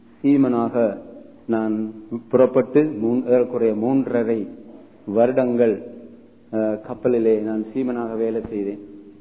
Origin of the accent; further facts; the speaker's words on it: Manipay, Northern Province, Sri Lanka; also born or lived in Jaffna; நான் யாழ்ப்பாணத்திலே மாணிப்பா என்ற ஊரிலே பிறந்தேன். 1979 வரையிலும் நான் அந்த பிரதேசத்திலே நான் வளர்ந்தேன். 1979 முதல் முறையாக நான் ஒரு போலீஸ் இன்டர்வியூக்காக நான் முல்லைத்தீவு பிரதேசத்துக்கு செல்ல வேண்டியிருந்தது.